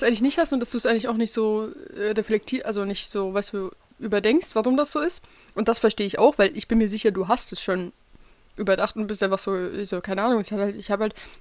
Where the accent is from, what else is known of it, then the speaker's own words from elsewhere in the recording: Switzerland; Finn und ich sprechen auch miteinander Hochdeutsch, weil wir beide Deutsche sind, aber wir sind beide Schweizer. Also, wir sprechen beide zu Hause Hochdeutsch